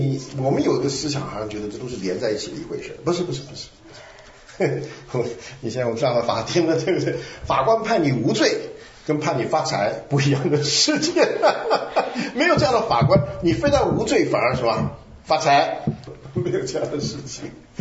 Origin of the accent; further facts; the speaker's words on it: Taipei, Taiwan; 我是从台北来的。